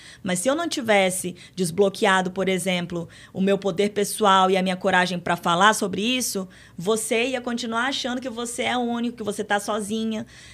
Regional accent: Acre, Brazil; born there; moved away; Eu nasci no Acre, eu saí do Acre e eu já rodei o mundo

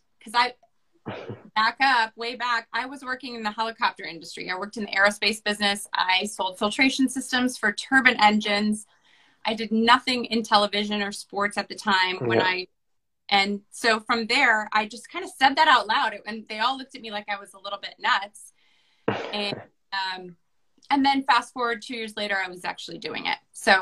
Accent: Michigan, United States; just so happened that I knew the sport because I grew up in Michigan

